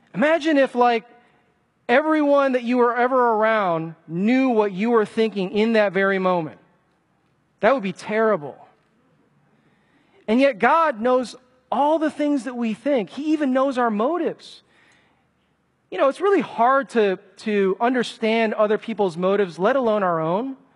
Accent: Chicago, Illinois, United States; I grew up in Chicago in the 90s when gang violence was on the rise.

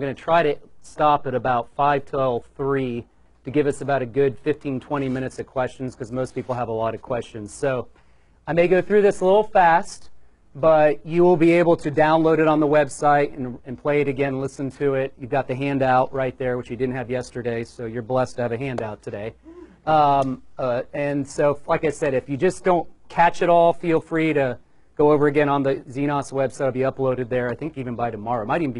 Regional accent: Bexley, United States; I am a Bexley native. Anyone from Bexley here? Anybody? Bexley? Anyway. Yeah, I grew up in Bexley. Graduated from Bexley High School in some year in the 80s. I'm not going to tell you what year. My parents still live in Bexley. I live just outside Bexley with my family.

